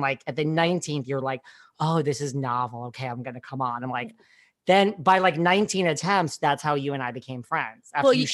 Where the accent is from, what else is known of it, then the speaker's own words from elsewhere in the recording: New York, United States; Now, listen, I mean, I'm from New York